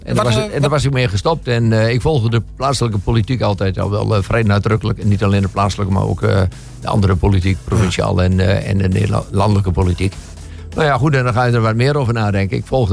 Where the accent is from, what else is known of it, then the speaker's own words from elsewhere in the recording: Beuningen, Overijssel, Netherlands; Ik ben 64 jaar, geboren en getogen Tukker. Geboren en getogen in Beuningen. Ik woon nu in Volt in de gemeente Dinkland, dichtbij Rossum.